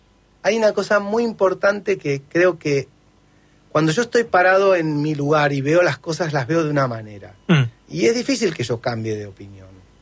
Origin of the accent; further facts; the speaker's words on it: Argentina; yo soy argentino, yo no me siento que Argentina es una mierda